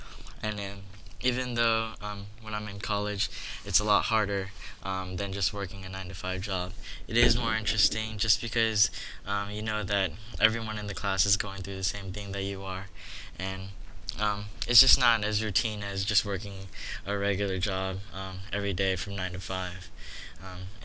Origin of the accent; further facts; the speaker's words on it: San Diego, California, United States; I was born and raised in San Diego.